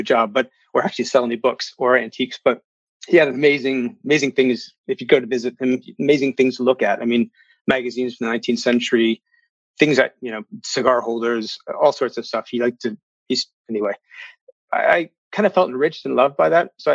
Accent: Virginia, United States; born there; I was born, well, I was born in Virginia at a naval base, and my father was in the Navy.

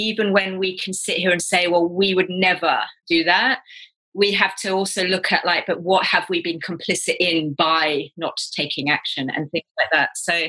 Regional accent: England, United Kingdom; you're Scottish, I'm English

